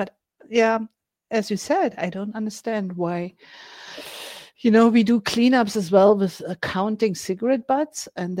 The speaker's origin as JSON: {"language": "English", "region": "Berlin", "country": "Germany", "tie": "born or raised there", "second_language": "English", "said": "It's never, you know, the German way. I grew up in Berlin. You know, we say what we think."}